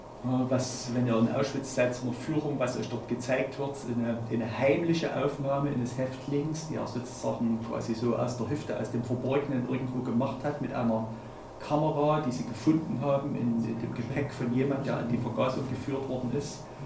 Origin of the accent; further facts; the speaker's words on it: Germany; auch für uns als Deutsche.